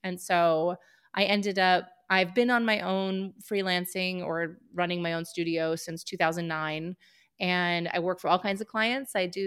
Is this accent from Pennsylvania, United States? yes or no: yes; Pennsylvania, United States; I grew up in Pennsylvania, which is a state here in the United States, and I was born to two parents who were not creatives